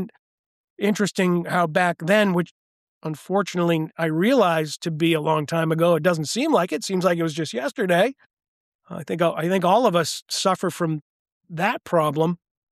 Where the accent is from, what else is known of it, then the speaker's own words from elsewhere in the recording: Maine, United States; I have a family background in the political environment of Maine, my home state.